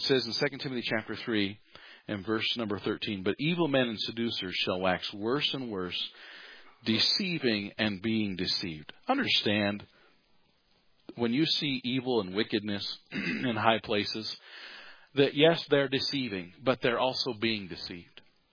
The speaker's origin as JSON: {"language": "English", "country": "United States", "said": "But as an American, I don't like the fact that we're even tied to China."}